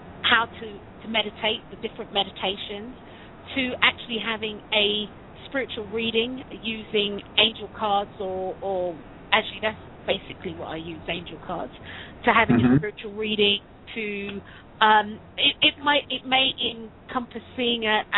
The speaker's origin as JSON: {"language": "English", "region": "London", "country": "United Kingdom", "lives_now": "Las Vegas, United States", "said": "Yeah, I'm from London, originally from London. I now make my home in Las Vegas in Nevada."}